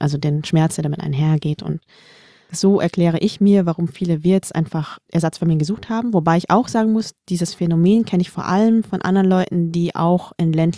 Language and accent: German; Vietnam; So voll No-Go, als Vietnamese das zu sagen.